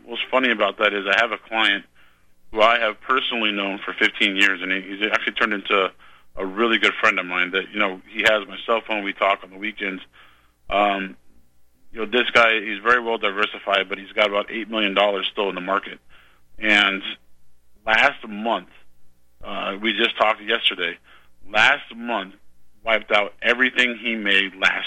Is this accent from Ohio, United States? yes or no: no; Nebraska, United States; I'm from Nebraska, and a lot of my family are farmers